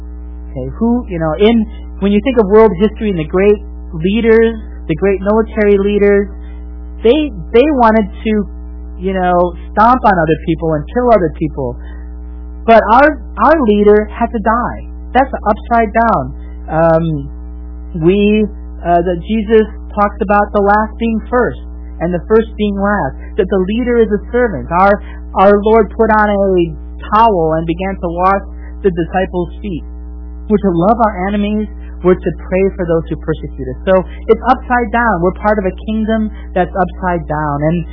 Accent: United States; just as I, as an American, had different values as a Singaporean

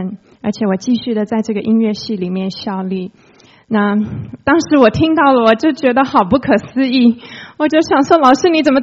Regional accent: Taiwan; 我从小是在台湾出生，我爸爸是美国人，我妈妈是台湾人。

